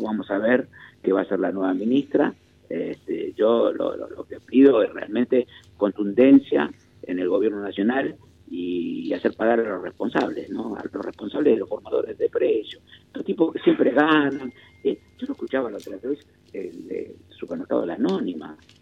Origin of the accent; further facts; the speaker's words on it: Argentina; las víctimas somos los argentinos y sobre todo los argentinos que somos asalariados.